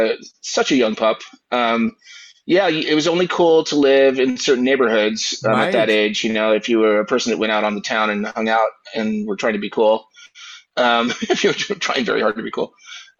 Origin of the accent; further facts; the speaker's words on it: San Jose, California, United States; also born or lived in Sunnyvale; now in San Francisco, United States; I actually grew up in the South Bay, in San Jose and Sunnyvale, and then moved here after college, which was 1990.